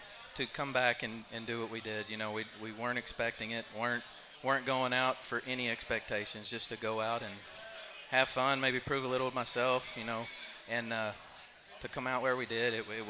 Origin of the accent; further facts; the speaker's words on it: Tuscola, Texas, United States; Just a little south of Abilene.